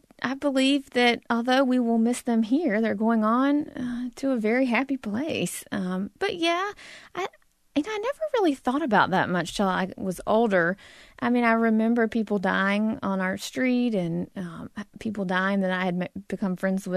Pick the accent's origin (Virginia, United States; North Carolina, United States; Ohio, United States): North Carolina, United States; So growing up in North Carolina, I would say that I was not exposed to great ethnic food growing up.